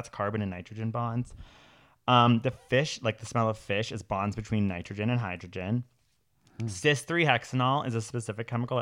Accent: Canada; Yeah, we're from Canada. We only know maple syrup.

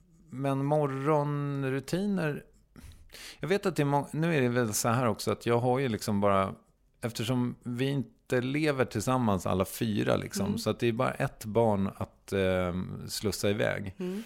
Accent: Strängnäs, Södermanland, Sweden; vi var då i min hemstad i Strängnäs

